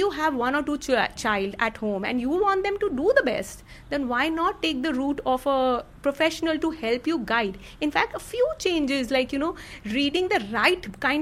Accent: India; I'm very proud to say that, you know, as an Indian, we do comparisons.

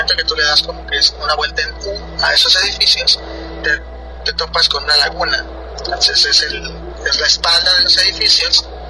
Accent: Tabasco, Mexico; soy originario de la Puebla Cruz, Perú, Tabasco.

